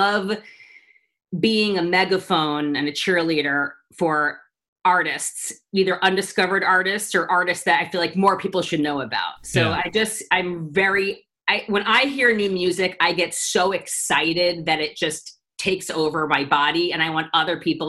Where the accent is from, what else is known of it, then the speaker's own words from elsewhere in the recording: New York, United States; now in Los Angeles, United States; And then, you know, I'm a New Yorker, but I moved